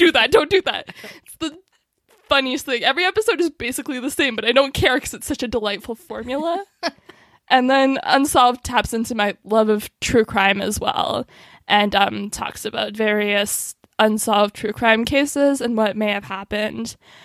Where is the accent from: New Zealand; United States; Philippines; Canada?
Canada; which I found personally interesting as a Canadian.